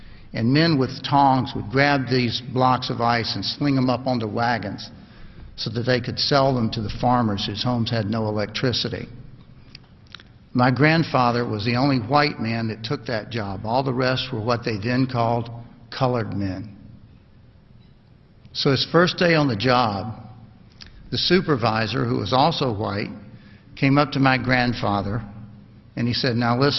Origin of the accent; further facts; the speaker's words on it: Tennessee, United States; born there; But I was born in Tennessee.